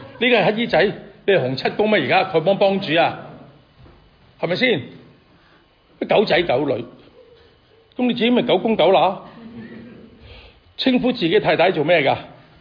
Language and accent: Cantonese; Hong Kong; 我們香港人